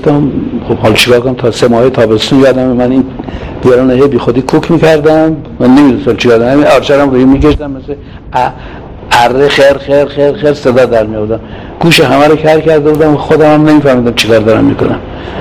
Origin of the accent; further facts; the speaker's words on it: Tehran, Tehran Province, Iran; من یکی عوضی از تهران اومدم ولی اونجا افتاده بودم